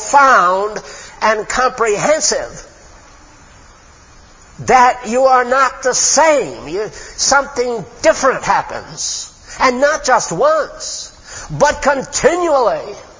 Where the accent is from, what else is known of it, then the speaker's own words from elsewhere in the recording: United States; I'm an American, so I have to talk about us here.